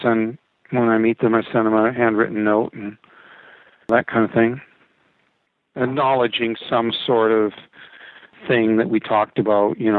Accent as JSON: {"language": "English", "country": "Canada", "said": "Go to Canada because I'm from Canada"}